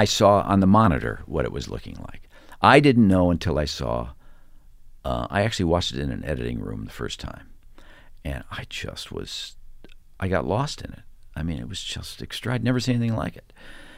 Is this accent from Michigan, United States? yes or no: no; DeKalb, Illinois, United States; I came from DeKalb, Illinois, which is a farm town 60 miles west of Chicago. A fabulous place to grow up, wonderful place. I'm an only child.